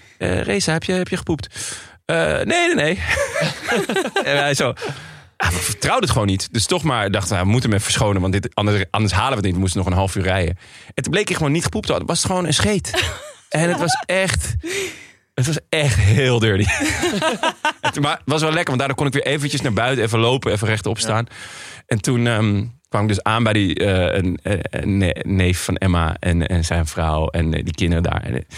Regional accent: Netherlands; wij wilden gewoon even een broodje eten als echte Hollanders.

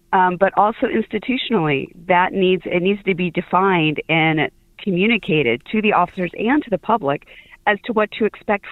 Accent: Atlanta, Georgia, United States; now in Bronx, United States; I'm also from the Bronx. I actually grew up in Atlanta, I'm white, grew up in Atlanta, in a minority area as well.

